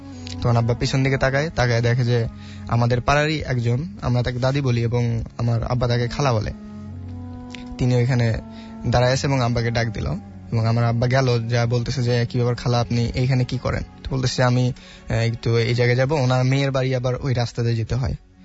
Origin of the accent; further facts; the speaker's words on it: Dhunat, Rajshahi Division, Bangladesh; আমি বগুড়া থেকে আসছি, বগুড়ার দুনট থেকে আসছি।